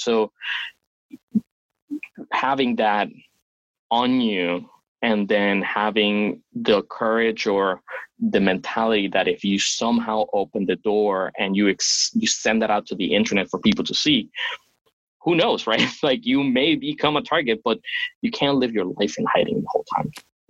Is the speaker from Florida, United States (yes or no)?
yes; Florida, United States; I grew up in South Florida